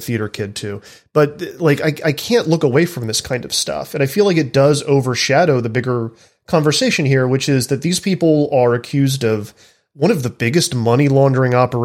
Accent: Southern United States, United States; I'm from the American South.

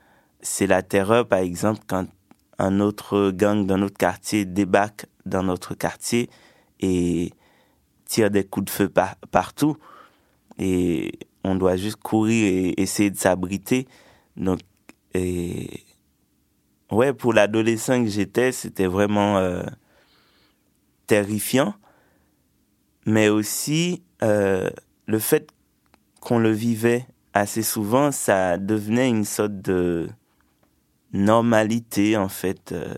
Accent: Sud-Est, Haiti; also born or lived in Port-au-Prince; J'ai grandi en Haïti, dans une petite campagne, dans le sud-est du pays. Ouais, j'ai passé jusqu'à mes 11 ans là-bas. Et après, j'ai migré à Port-au-Prince pour aller au lycée.

